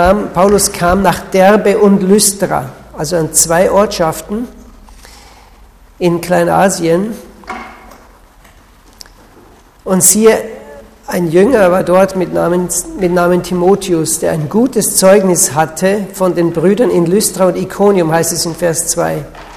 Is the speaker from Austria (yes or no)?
yes; Austria; now in Switzerland; Ich komme aus der Schweiz, aber ich bin Österreicher. Wir wohnen seit etwa 18 Jahren in der Schweiz